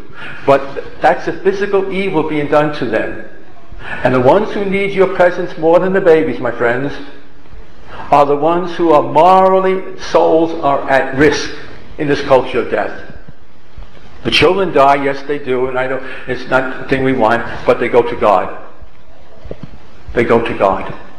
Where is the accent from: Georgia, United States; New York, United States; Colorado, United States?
New York, United States; New York City; People, you know, I come from New York City, people often ask me, well, Father, where were you at the time of 9/11?